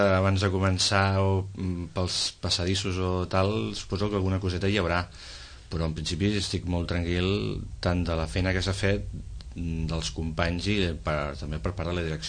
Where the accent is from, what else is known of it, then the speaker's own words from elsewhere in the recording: Sitges, Catalonia, Spain; la gent que som de Sitges som els de Sitges